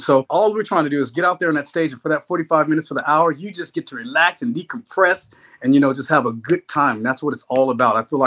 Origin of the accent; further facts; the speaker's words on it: Nashville, Tennessee, United States; born there; I was born in Nashville, Tennessee, and all you guys that are coming down here acting like you're country stars